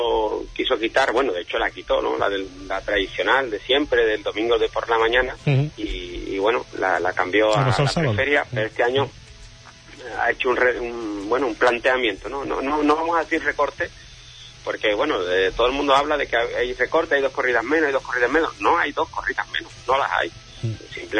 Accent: Seville, Andalusia, Spain; como sevillano, pues, y como torero joven

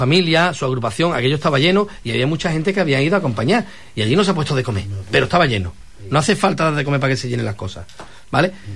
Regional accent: Huelva, Andalusia, Spain; yo ayudo a mi Huelva, a mi tierra

